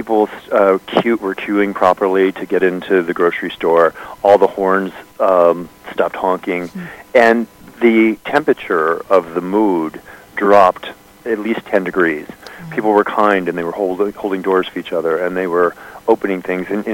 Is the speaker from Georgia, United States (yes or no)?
no; Iowa, United States; I'm actually from Iowa.